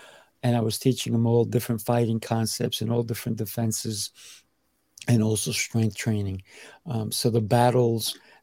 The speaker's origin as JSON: {"language": "English", "region": "New York", "country": "United States", "tie": "born or raised there", "said": "I grew up in New York and I also enjoyed playing outside."}